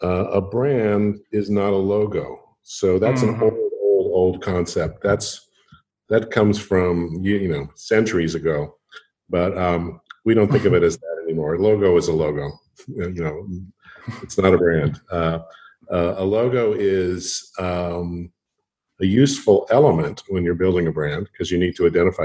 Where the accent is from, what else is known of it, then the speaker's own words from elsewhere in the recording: Los Angeles, California, United States; I grew up in Los Angeles, California, where there was a lot of freedom for children.